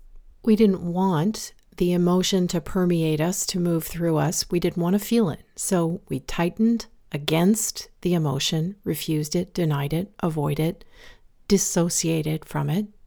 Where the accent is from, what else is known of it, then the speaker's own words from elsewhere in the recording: Florida, United States; I'm from Florida, where we have a lot of hurricanes, and our family home is on the water.